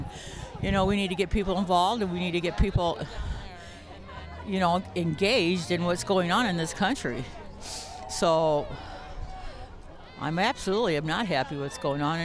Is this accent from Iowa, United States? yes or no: yes; Sioux City, Iowa, United States; I'm from Sioux City.